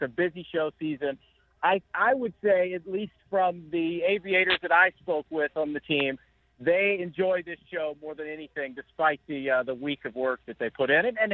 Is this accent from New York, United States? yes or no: no; Tennessee, United States; I mean, I'm from Tennessee, you know. It was a rare occasion.